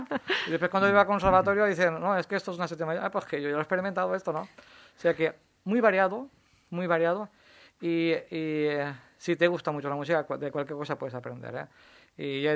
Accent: Benigànim, Valencian Community, Spain; yo empecé en mi pueblo, Benigànim, es un pueblo de la Vall d'Albaida

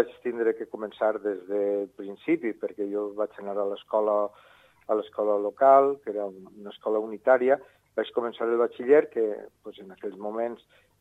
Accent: Benimarfull, Valencian Community, Spain; born there; now in Huelva, Spain; Vaig néixer a Benimarfull l'any 1944, el 5 de desembre, i en l'actualitat soc bisbe de Huelva.

